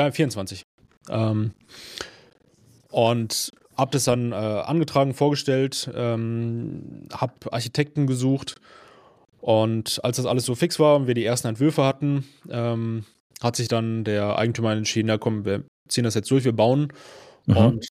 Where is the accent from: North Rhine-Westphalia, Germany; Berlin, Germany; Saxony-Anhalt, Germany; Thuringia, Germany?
North Rhine-Westphalia, Germany; Langenfeld; now in Mülheim an der Ruhr, Germany; ich bin 33 Jahre alt. Ich komme gebürtig aus Langenfeld im Rheinland, nahe Düsseldorf. Wohne jetzt mittlerweile in Mülheim an der Ruhr.